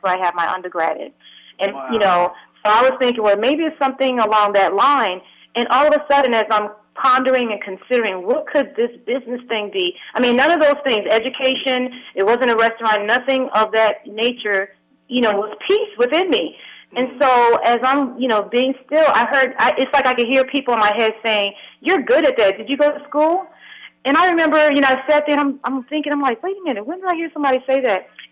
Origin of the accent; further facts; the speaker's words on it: New York, United States; And so, you know, I'm from New York, so I said, yes, it is.